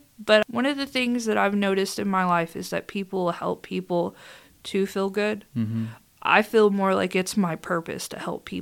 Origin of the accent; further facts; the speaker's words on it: Hot Springs, Arkansas, United States; So, I'm a Hot Springs native, and a lot of people, I feel like they undermine Hot Springs, but I like to look at the benefits of what we have.